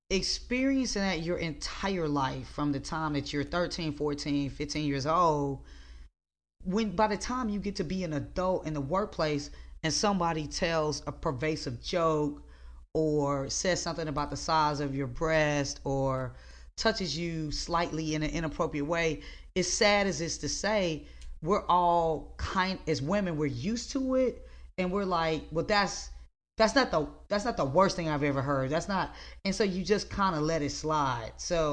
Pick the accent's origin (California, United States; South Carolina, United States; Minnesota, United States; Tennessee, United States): Tennessee, United States; Memphis; we're from Memphis, Tennessee. Our family's from Memphis, Tennessee. And I think about being on Beale Street as a teenager